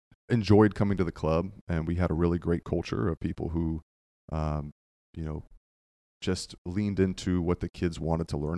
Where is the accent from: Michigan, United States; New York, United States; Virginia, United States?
Virginia, United States; moved away as an adult; now in Florida, United States; So I moved down to Florida from Virginia. I grew up in Northern Virginia and came down here because I wanted to be a teacher.